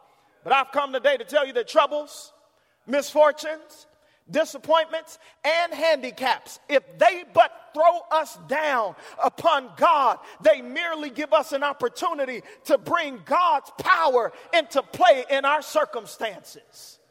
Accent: Chicago, Illinois, United States; It's amazing the kind of theology you could get watching cartoons growing up in Chicago the way that I did.

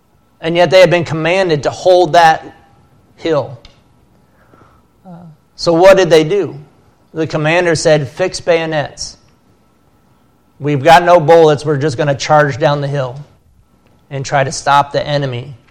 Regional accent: Pennsylvania, United States; So I grew up in Pennsylvania, but I've never been to Gettysburg.

